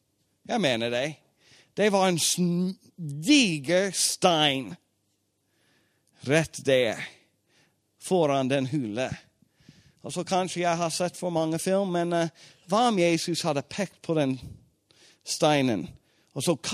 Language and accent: Swedish; United States; Swedish is a second language; Jag är en modern man. Och jag är en amerikane.